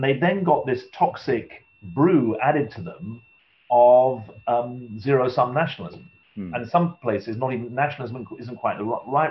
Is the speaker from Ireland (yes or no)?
no; United Kingdom; The fact that I'm patriotic as British and someone else is patriotic as French or American, it doesn't take away from the patriotism.